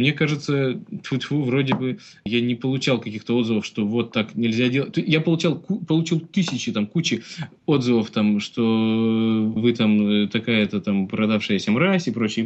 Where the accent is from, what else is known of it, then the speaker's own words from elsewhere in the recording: Chelyabinsk, Chelyabinsk Oblast, Russia; Тут же мы, как это, из Челябинска